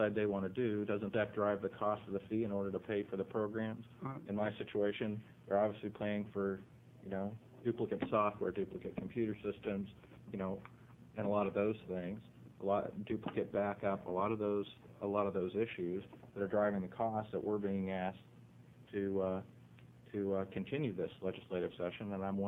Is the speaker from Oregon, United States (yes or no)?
yes; Medford, Oregon, United States; I'm from Medford. I've worked in the DA's office, so I worked for the county. I was on the Medford City Council.